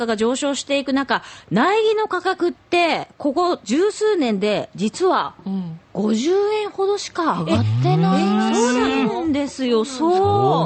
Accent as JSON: {"language": "Japanese", "region": "Fukuoka", "country": "Japan", "said": "福岡県民としてですよね。"}